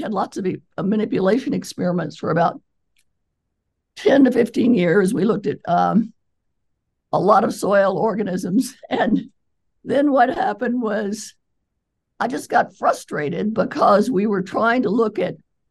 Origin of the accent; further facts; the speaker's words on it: East Coast, United States; I had a postdoc in Southern California, and I was from the East Coast, where there are lots of trees and forest, and I loved that.